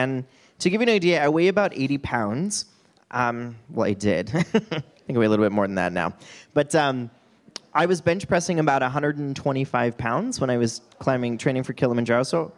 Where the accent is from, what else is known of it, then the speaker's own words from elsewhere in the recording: Wyoming, United States; My street that I grew up on in Wyoming was called Rosewood, which I always thought was so cool.